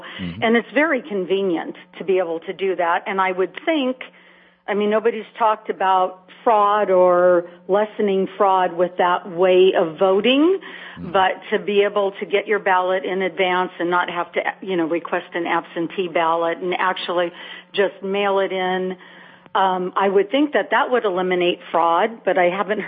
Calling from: Seattle, Washington, United States

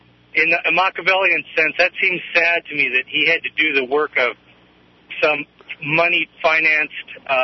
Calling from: Salinas, California, United States

